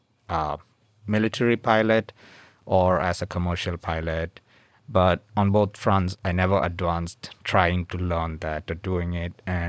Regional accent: India; I grew up in India

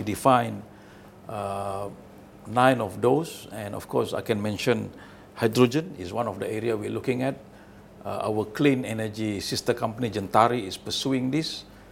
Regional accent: Kota Kinabalu, Sabah, Malaysia; Hopefully will be deployed in my home state in Kota Kinabalu, Sabah, which I'm very proud of.

